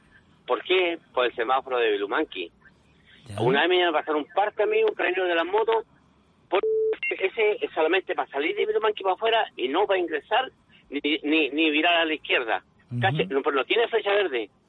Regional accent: Tomé, Biobío, Chile; Resulta que yo soy de Tomé.

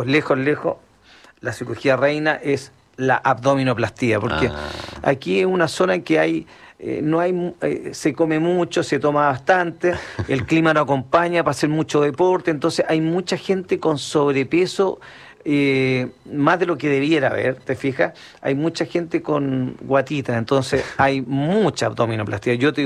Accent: Puerto Montt, Los Lagos, Chile; yo tengo un cariño especial por la ciudad, por los puertomontinos, por los sureños. Yo trabajo en Santiago, pero me siento como... En mi tierra es esta, o sea, y la echo de menos

